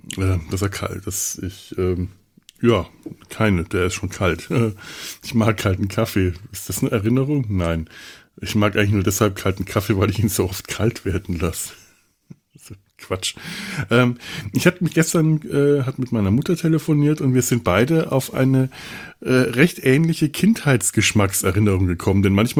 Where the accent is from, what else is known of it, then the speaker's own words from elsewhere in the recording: Bavaria, Germany; ich komme ja aus Franken und bekannterweise backen die Franken das beste Brot der ganzen Welt.